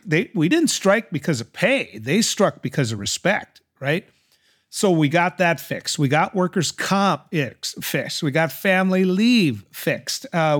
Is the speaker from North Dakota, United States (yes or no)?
yes; North Dakota, United States; When I was growing up in North Dakota, every state executive branch position that was elected was held by Democrats.